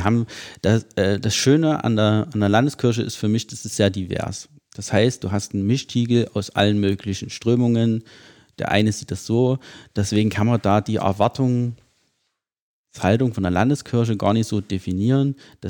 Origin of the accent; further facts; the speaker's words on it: Liechtenstein; Ich komme aus Liechtenstein